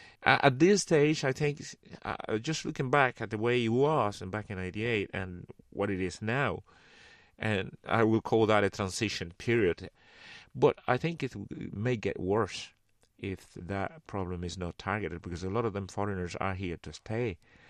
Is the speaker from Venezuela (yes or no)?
no; Cuba; English is a second language; somebody comes beside me and asks me, "Where are you from?" And, "Well, I'm from Cuba."